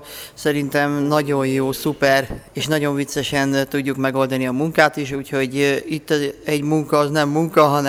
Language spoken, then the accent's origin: Hungarian; Gyula, Békés, Hungary; és Békés megyéből Gyuláról jöttem.